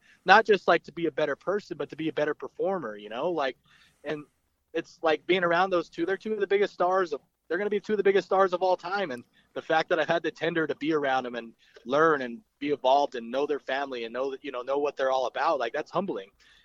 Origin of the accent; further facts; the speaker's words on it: Salt Lake City, Utah, United States; especially in my hometown, because I'm proud of what I've done with Salt Lake and what I'm going to do, you know.